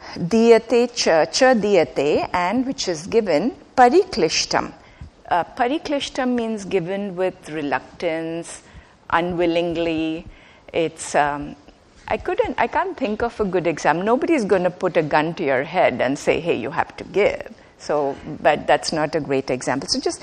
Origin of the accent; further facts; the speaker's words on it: India; in India, you know, growing up in India, we didn't have this concept.